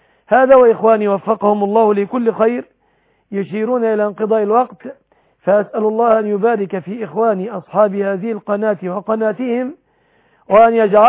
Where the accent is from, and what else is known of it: Egypt